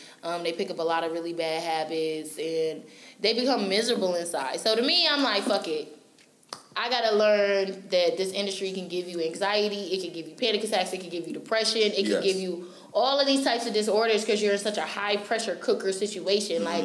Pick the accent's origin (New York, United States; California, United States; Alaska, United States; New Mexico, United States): New York, United States; Rochester; Pie. Rochester, New York.